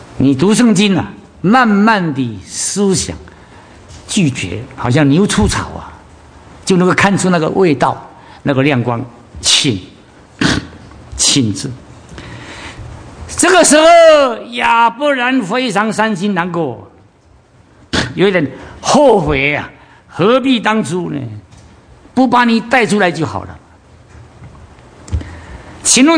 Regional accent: China; 但通常我知道我们中国人的父母亲要求儿女做什么事，不会用请，不会用请这个字。

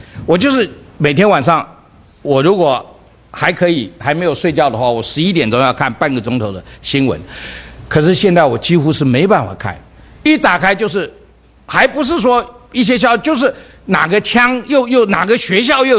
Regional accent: China; now in United States; 我们从中国来，我们都很清楚了，30年前跟今天这个经济的实力差多远。我们以前都要跑到美国来

